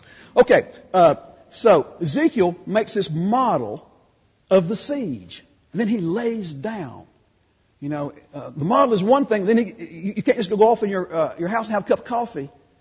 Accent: the South, United States; You know, my mother told me, you know, I grew up in the South

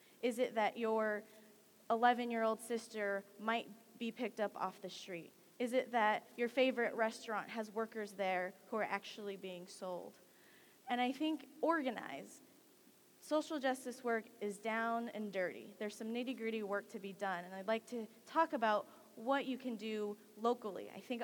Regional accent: California, United States; born there; I was born in the Central Valley of California to refugee Vietnamese parents.

